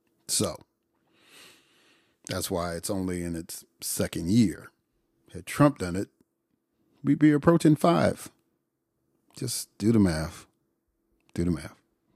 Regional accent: United States; I grew up in the United States. I've never physically left the continent landmass known as North America.

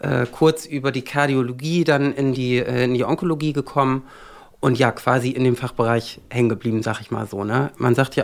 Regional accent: Oldenburg, Lower Saxony, Germany; Na, ich bin kein Osnabrücker, ich bin waschechter Oldenburger. Ich bin in Oldenburg geboren

